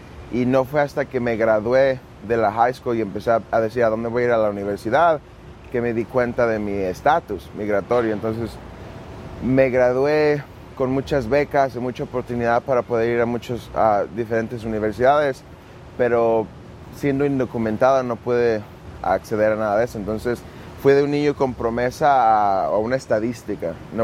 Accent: Guadalajara, Jalisco, Mexico; Nací en Guadalajara y crecí ahí.

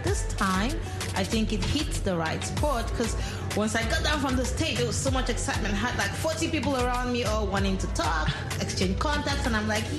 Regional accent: Nigeria; I'm from Nigeria.

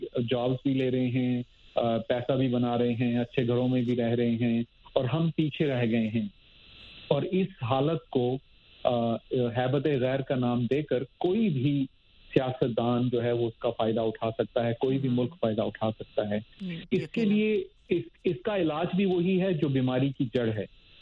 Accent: Pakistan; moved away as an adult; now in Buffalo, United States; میں پاکستان سے آئے ہوئے مجھے سال ڈیڑھ سال ہوا تھا, لیکن امریکہ میں مجھے بہت زیادہ آپ سمجھیں کہ محبت یا پیار ملا لوگوں سے.

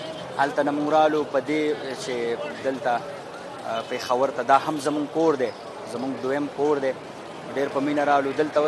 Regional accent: Afghanistan; now in Peshawar, Pakistan; زه د افغانستان یم او … د هنرمند کورنۍ یم.

